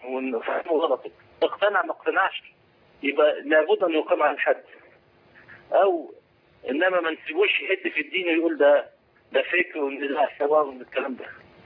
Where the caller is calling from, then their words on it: Saudi Arabia; أنا بطلب حضرتك من السعودية.